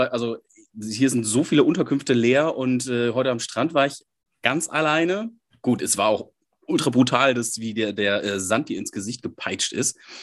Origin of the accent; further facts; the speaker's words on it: North Rhine-Westphalia, Germany; Ich komme aus dem Münsterland, wohne jetzt im Ruhrgebiet.